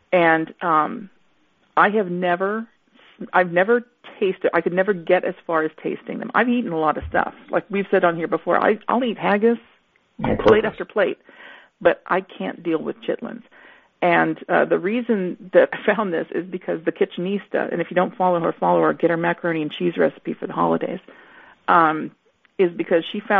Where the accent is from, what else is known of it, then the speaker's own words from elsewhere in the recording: the South, United States; many, many times growing up in the South, you go into like a little grocery store or something like